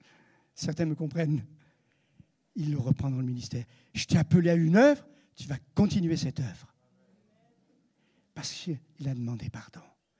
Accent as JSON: {"language": "French", "country": "France", "said": "moi, les Français, je suis Français"}